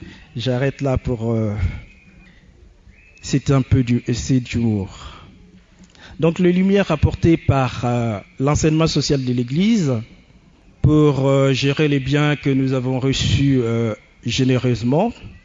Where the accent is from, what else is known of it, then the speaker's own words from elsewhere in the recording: DR Congo; now in France; Je suis originaire du Congo-Kinshasa. Je suis franco-congolais, donc, depuis une vingtaine d'années en France.